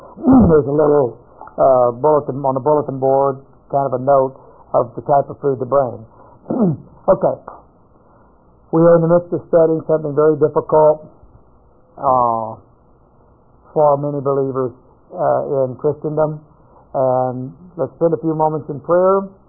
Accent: India; moved away as an adult; now in United States; I came from India to the United States on a tourist visa in 95 with the intention of getting my daughter married.

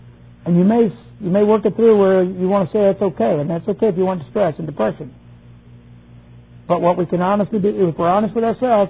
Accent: United States; moved away as an adult; I was living there in Germany. That's where I slept, ate, worked, and where I lived. I lived as an American.

